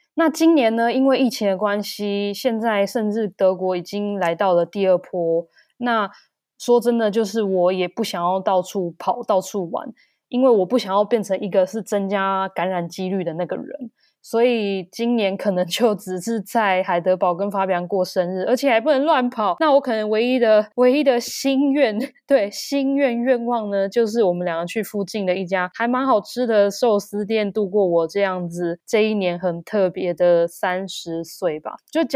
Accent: Taipei, Taiwan; 像是我是台北人好的，我其实只要机车跟捷运就足够

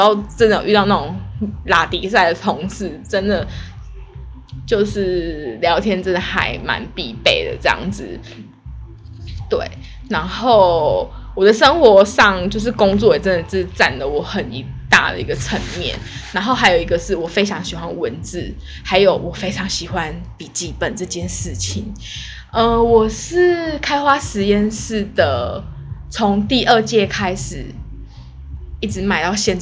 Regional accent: southern Taiwan, Taiwan; 听到讲台语了吧，我就是南部的小孩。我觉得南部的小孩好像有一点就是会喜欢国语跟台语一起讲

